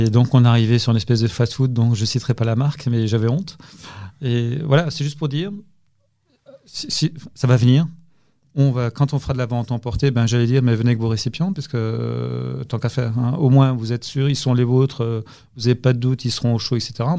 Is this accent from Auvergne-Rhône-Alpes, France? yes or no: no; Grand Est, France; Alors, moi, je suis un Alsacien pur souche